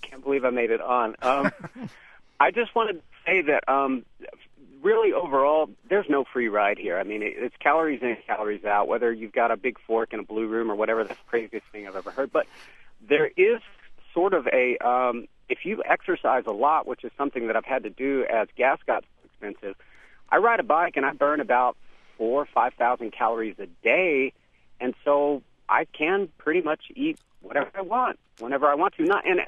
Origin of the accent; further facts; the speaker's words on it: Texas, United States; born there; I was born in the Metroplex